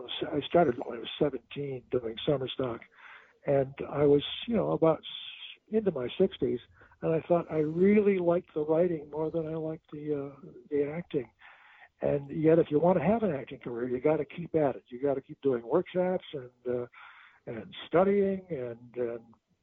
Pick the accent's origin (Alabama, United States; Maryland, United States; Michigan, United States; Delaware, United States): Michigan, United States; Jackson; I was almost instantly offered a job as a director of a new civic theater in my hometown, which was Jackson, Michigan.